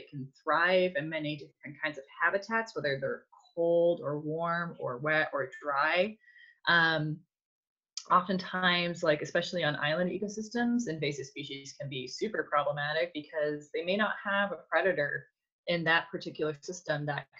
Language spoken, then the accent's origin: English; Idaho, United States; And I grew up in Idaho, so we had lots of open space to go and explore.